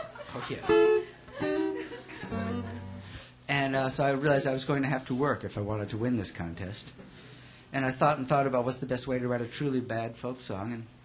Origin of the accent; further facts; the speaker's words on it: Hartford, Connecticut, United States; born there; I was born in Hartford.